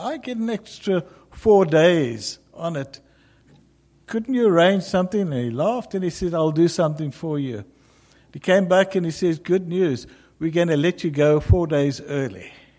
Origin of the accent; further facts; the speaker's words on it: South Africa; moved away; By the way, I'm a South African. I've been in this country for about 25 years. You'll recognize it in my speech.